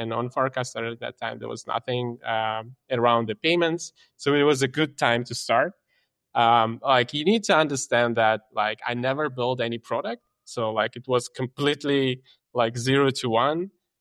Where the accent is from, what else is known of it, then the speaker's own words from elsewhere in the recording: Ukraine; I'm from Ukraine